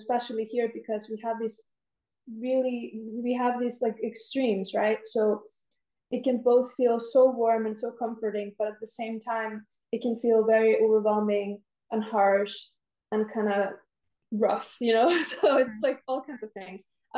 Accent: Iceland; if I just talk first about how my living in Iceland shaped things, I'm still figuring that out.

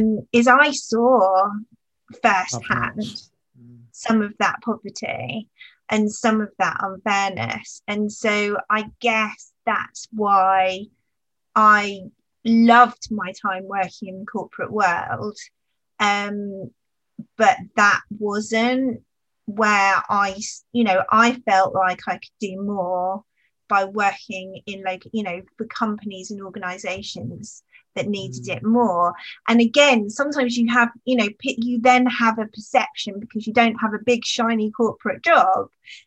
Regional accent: Cambridge, East of England, United Kingdom; as soon as I say, oh, you know, I grew up in Cambridge, and people kind of, it's amazing how that kind of has an instant, gives people an instant perception as well.

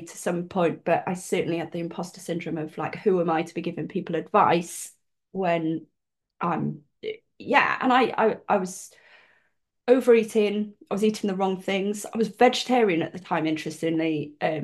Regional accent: Cardiff, Wales, United Kingdom; I'm from Cardiff, and I wanted to come home.

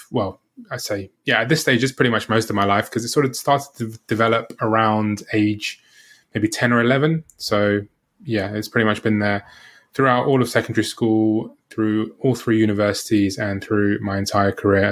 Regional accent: London, United Kingdom; I am from London, England, born and raised.

